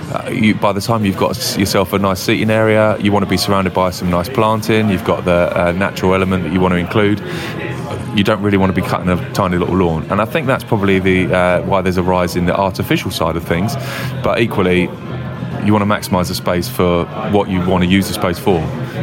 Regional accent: London, United Kingdom; I'm born and bred in London, but I'm of Welsh descent, should we say.

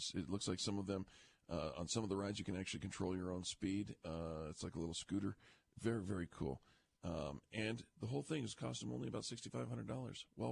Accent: Fullerton, California, United States; A Fullerton, California grandfather, by the way, that's my hometown

